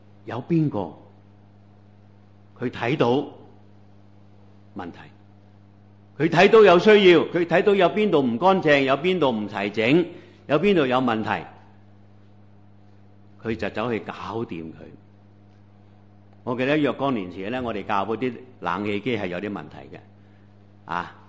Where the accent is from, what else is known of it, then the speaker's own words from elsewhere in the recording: Hong Kong; 我哋系基督徒，我哋系中国人，我哋系香港人